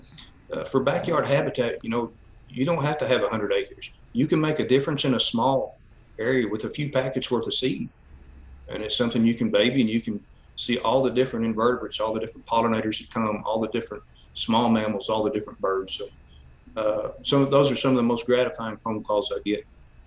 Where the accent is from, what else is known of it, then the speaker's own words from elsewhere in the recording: Kentucky, United States; I grew up in Hart County, which was the number two burley tobacco producing county in the state. And, Kentucky was number one in burley.